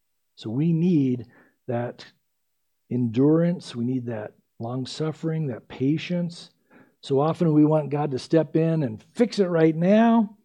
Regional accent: San Diego, California, United States; Growing up in San Diego, driving around those stupid freeways, you can lose your patience in a hurry.

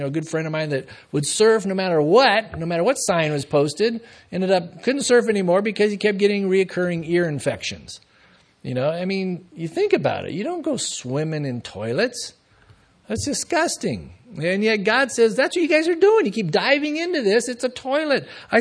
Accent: San Diego, California, United States; I saw that, you know, a few times over the years growing up in San Diego, go out surfing, you'd see that sign.

